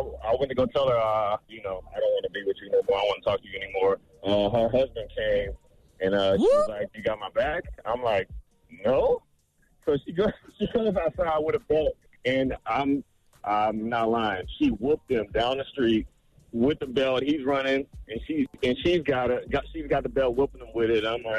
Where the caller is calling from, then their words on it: Orlando, Florida, United States; I'm calling from Orlando, Florida.